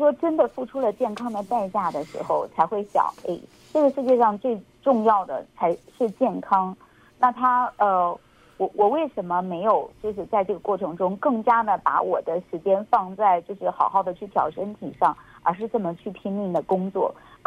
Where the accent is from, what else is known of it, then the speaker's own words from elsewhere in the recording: China; 其实我们中国人跟这个日本人他的生活习惯也有一些不同